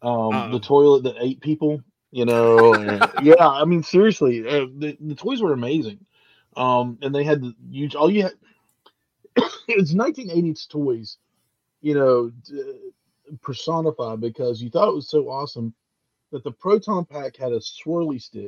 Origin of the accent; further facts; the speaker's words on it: West Virginia, United States; So, like, in 1984, growing up in West Virginia, I got my best friends, Hezekiah and Bubba Ray.